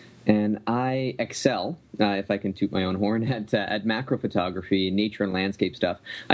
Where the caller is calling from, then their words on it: Barrie, Ontario, Canada; Barrie, Ontario.